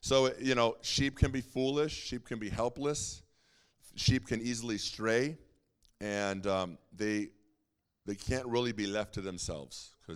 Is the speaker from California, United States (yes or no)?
yes; California, United States; I went to college in Oklahoma for about 6 years. I'm from Southern California, but I went out there